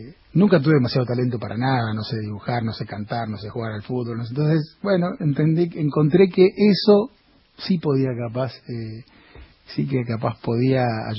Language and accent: Spanish; Posadas, Misiones, Argentina; born there; moved away as an adult; now in Buenos Aires, Argentina; Yo nací en Misiones, en Posadas.